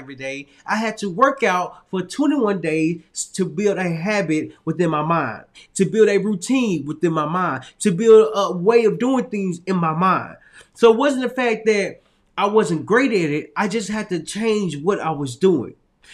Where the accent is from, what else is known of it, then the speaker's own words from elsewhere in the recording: Little Rock, Arkansas, United States; moved away as an adult; it was challenging for me to leave my hometown, because it was I'm just from a small town, Little Rock, Arkansas.